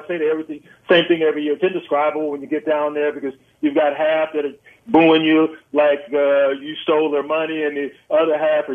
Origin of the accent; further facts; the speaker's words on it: Lubbock, Texas, United States; they showcased in my hometown, L.A., Lubbock area. we always say that, Big E, it sounds more metropolitan when you say L.A.